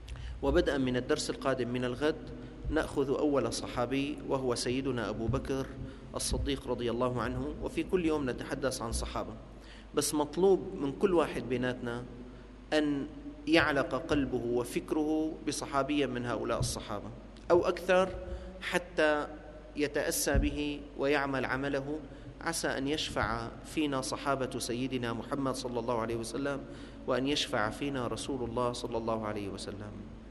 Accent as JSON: {"language": "Arabic", "country": "Syria", "said": "أنا ابن الشام لا أعرف بيت سوا، عمري 18 أو 19 أو 22 سنة كنت"}